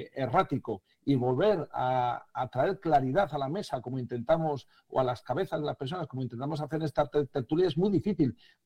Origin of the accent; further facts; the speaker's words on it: Spain; en concreto en mi país, en España